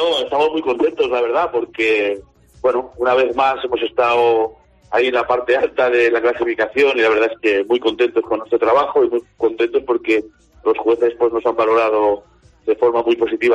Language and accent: Spanish; Levante, Spain; Porque somos de la zona de Levante y nos encanta el Mediterráneo